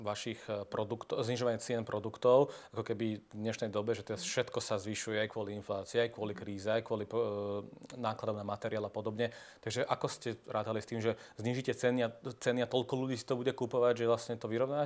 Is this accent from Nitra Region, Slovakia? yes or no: no; Trebišov, Košice Region, Slovakia; Takže keď niečo si objednám tu v Bratislave zo skladu a som z Trebišova